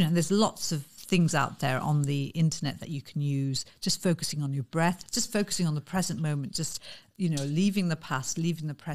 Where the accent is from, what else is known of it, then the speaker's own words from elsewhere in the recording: United Kingdom; because I'm Indian as well as British, because I was born and bred here